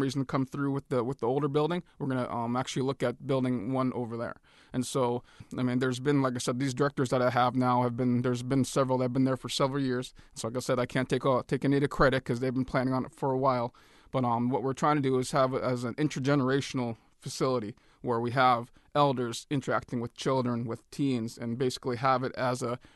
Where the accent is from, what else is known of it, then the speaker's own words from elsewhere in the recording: Akiachak, Alaska, United States; When I was growing up in Akichuk, that was always a big focus, was to have, once a month get-togethers with elders